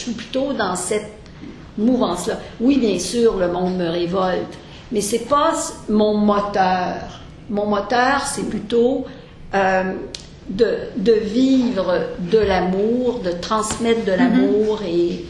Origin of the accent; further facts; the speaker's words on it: Sherbrooke, Quebec, Canada; Je viens de Sherbrooke, une ville à la frontière des États-Unis.